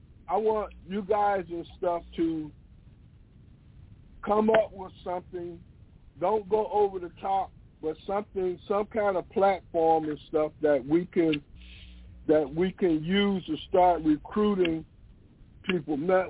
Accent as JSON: {"language": "English", "town": "Atlanta", "region": "Georgia", "country": "United States", "said": "Okay, good. That's my home. I'm from Atlanta and stuff."}